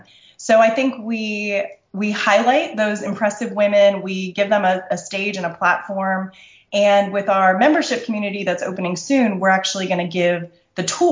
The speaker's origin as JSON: {"language": "English", "region": "Florida", "country": "United States", "tie": "born or raised there", "also_born_or_lived": "London", "said": "I grew up in Florida, but my husband is British, so we lived in London for quite a while, and I dragged him back here when we were going to have kids."}